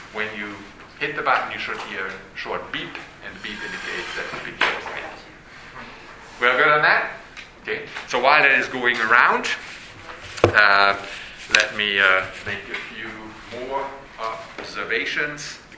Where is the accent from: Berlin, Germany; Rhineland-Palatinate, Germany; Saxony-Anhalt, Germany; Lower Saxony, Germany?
Lower Saxony, Germany; English is a second language; I'm originally from Germany, to be more specific, from what used to be Western Germany, a small town in the north of Germany, close to Bremen, Oldenburg. I grew up on a hog farm in Germany.